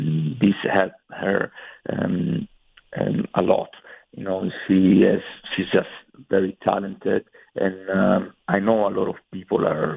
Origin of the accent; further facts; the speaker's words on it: Italy; Yeah, I come from Italy.